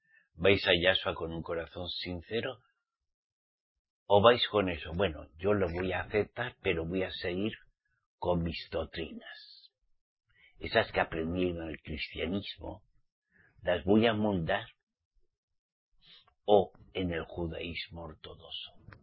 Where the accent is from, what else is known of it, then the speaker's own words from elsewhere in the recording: Spain; en mi país, en España